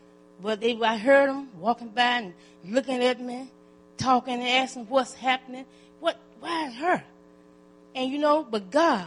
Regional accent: West Memphis, Arkansas, United States; I come all the way from West Memphis, Arkansas, to be with my daughter.

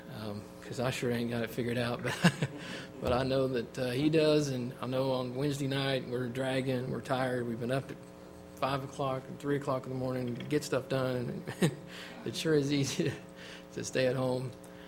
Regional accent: Wichita, Kansas, United States; of Brother Molno when growing up in the Wichita church.

